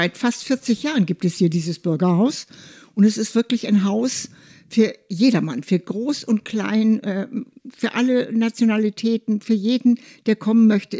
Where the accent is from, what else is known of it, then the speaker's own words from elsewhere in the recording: Munich, Bavaria, Germany; now in Hamburg, Germany; Bin ja selber Münchnerin und wohne auch hier nicht hier in der Ecke. Ich wohne im schönen Harvestehude in der Bramsallee, den Grindelhochhäusern gegenüber.